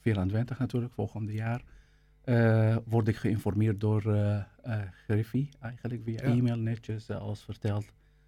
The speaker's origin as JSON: {"language": "Dutch", "town": "Aleppo", "region": "Aleppo Governorate", "country": "Syria", "second_language": "Dutch", "moved": "as an adult", "lives_now": "Netherlands", "said": "Maar ik kom oorspronkelijk uit Aleppo, Syrië."}